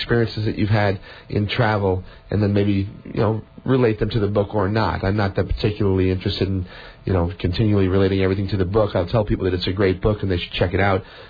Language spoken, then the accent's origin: English; Chicago, Illinois, United States; also born or lived in Colorado; Yeah, I lived in Colorado for 15 years after growing up in the Chicago area, and my time in Colorado was certainly a transformative time for me, sure.